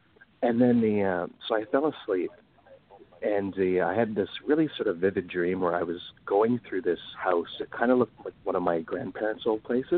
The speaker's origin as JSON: {"language": "English", "town": "Toronto", "region": "Ontario", "country": "Canada", "said": "I'm from Toronto, Canada."}